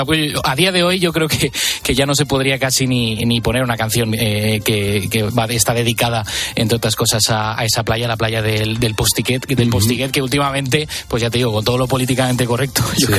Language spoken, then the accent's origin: Spanish; Valencian Community, Spain; now in Madrid, Spain; Hoy me siento un valenciano en Madrid. que echa de menos su tierra.